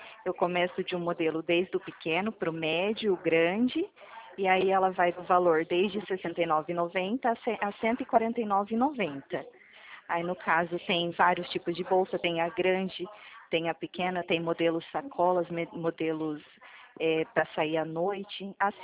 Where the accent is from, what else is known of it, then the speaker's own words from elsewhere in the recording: Presidente Prudente, São Paulo, Brazil; sou de Presidente Prudente mesmo.